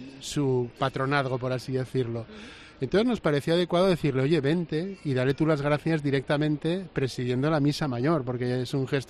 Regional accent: Zaragoza, Aragon, Spain; los que somos de Zaragoza parece que estuviéramos casi acostumbrados, ¿no? Desde pequeñitos nos han enseñado que hay que ir a ver a la Virgen

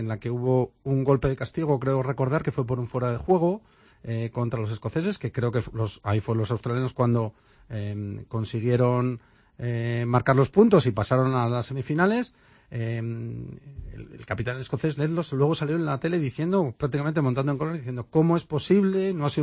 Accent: Ireland; yo soy de Irlanda.

